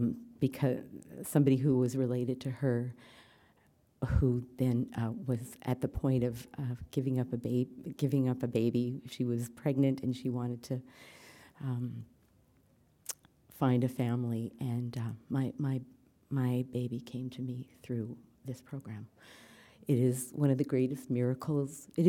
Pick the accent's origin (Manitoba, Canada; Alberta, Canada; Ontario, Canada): Alberta, Canada; Calgary; from Calgary, and I'm a grateful recovering compulsive overeater